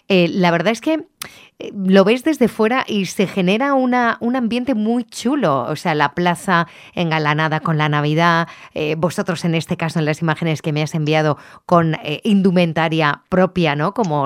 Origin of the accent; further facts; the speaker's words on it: Petrer, Valencian Community, Spain; Yo soy de Petrer, se parece mucho a una fiesta que tenemos allí, que es la danza del Escaraces